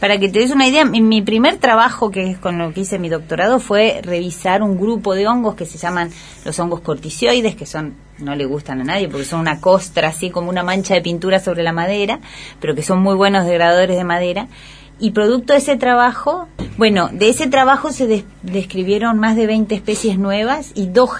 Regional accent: Mendoza, Argentina; soy de Mendoza, donde es todo árido.

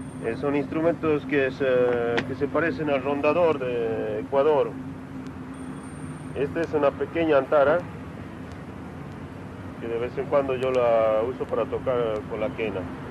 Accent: Humahuaca, Jujuy, Argentina; now in France; porque mi familia están siempre en mi pueblo, en Humahuaca.

